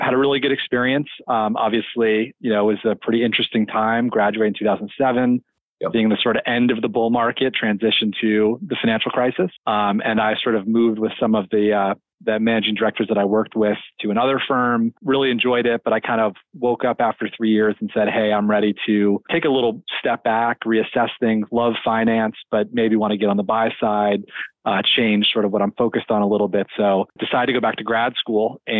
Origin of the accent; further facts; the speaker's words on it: Hartford, Connecticut, United States; So I grew up outside Hartford in central Connecticut.